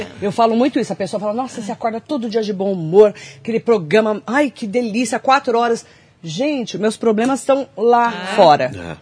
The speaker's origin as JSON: {"language": "Portuguese", "town": "Suzano", "region": "São Paulo", "country": "Brazil", "said": "Conheço gente de lá, sou de Suzano, todo mundo sabe disso."}